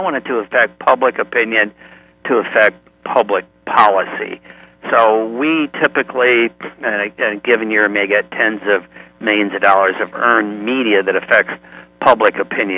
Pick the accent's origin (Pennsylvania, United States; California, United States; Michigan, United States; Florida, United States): Michigan, United States; Well, I'm from Michigan originally and enlisted in 68 at the height of the Vietnam War